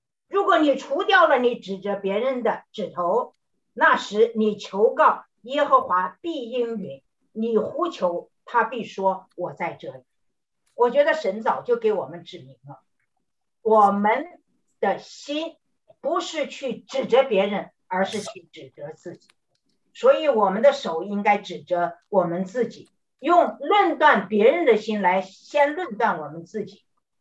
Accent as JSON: {"language": "Chinese", "country": "China", "said": "我就想到我是从国内来的，国内一天到晚讲批评与自我批评"}